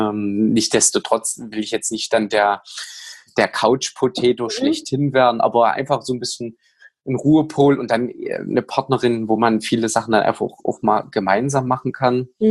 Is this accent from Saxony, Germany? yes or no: yes; Saxony, Germany; Aus der Nähe von Dresden.